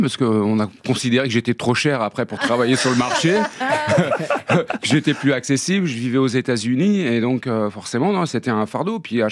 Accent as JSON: {"language": "French", "region": "Brittany", "country": "France", "said": "donc je suis originaire de Bretagne"}